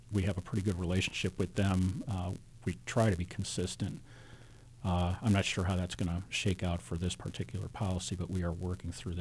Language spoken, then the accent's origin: English; Chicago, Illinois, United States; now in Manhattan, United States; And we're originally from Chicago, so, you know, moving out here was a big deal for us.